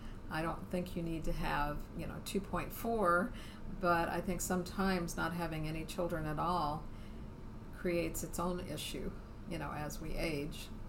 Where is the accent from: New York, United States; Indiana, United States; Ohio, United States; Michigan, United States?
Indiana, United States; also born or lived in Mississippi / Arkansas; I mean, I grew up in Indiana. I moved south. I lived in Mississippi and Arkansas as a teenager, and then moved back north again.